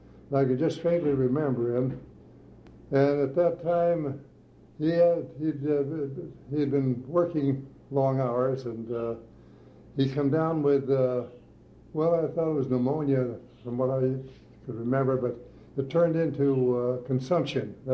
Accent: Minneapolis, Minnesota, United States; also born or lived in Abilene; So actually, I was raised in Minnesota, born in Abilene, and that's the way we started.

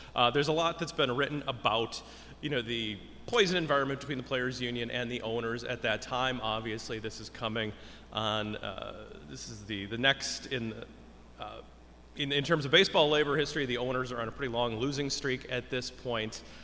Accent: Milwaukee, Wisconsin, United States; I'm from Milwaukee, from the Ken Keltner chapter

